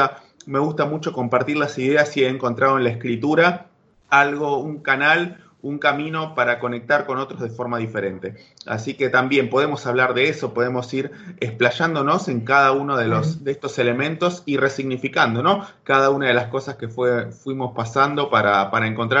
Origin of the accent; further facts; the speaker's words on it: Chubut, Argentina; born there; now in Buenos Aires, Argentina; en principio yo ahora estoy en Buenos Aires, Argentina. Yo nací en la provincia de Chubut, en la ciudad de Puerto Madryn, en una ciudad muy linda, costera, del sur de todo el planeta, ¿no? Pero del sur de la Argentina en particular.